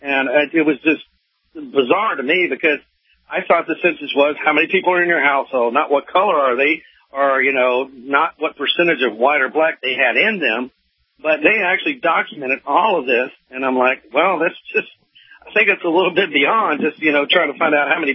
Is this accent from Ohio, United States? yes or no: no; Louisiana, United States; I'm from Louisiana, and I was doing a genealogy trace